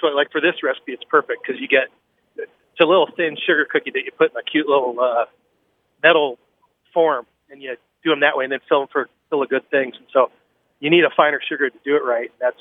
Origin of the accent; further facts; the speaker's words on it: Lummi Bay, Washington, United States; I'm from Lummi Bay, Washington.